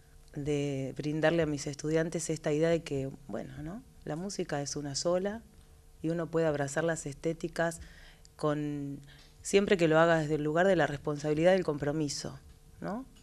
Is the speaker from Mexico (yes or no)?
no; Bragado, Buenos Aires Province, Argentina; now in Junín, Argentina; Soy de Bragado, pero vivo en Junín.